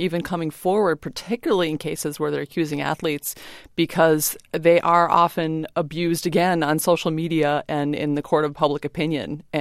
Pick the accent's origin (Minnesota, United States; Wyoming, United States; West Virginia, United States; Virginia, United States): Minnesota, United States; The late, great Hubert Humphrey from my home state of Minnesota said